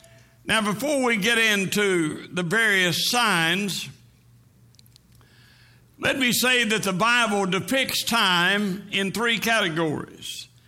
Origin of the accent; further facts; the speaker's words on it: Oklahoma City, Oklahoma, United States; I remember when I was growing up in Oklahoma City